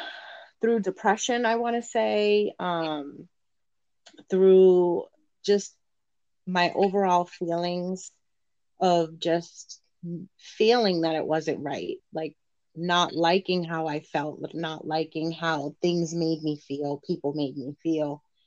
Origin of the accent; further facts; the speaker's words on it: Boston, Massachusetts, United States; I grew up in East Boston, and that time, that era was the beginning stages of the melting pot, where more Latina families were coming